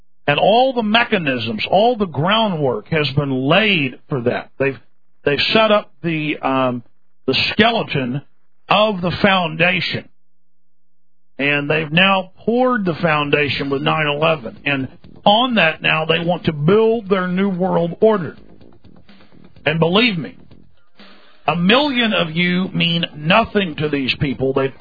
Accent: Texas, United States; And no, I'm from Texas

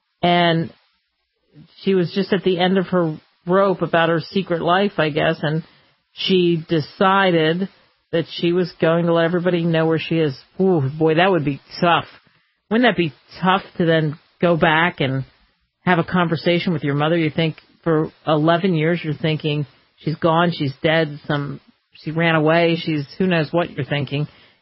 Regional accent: Philadelphia, Pennsylvania, United States; I want to tell this story, especially because it happened in my hometown. A Philadelphia woman was accused of abducting a 5-year-old girl

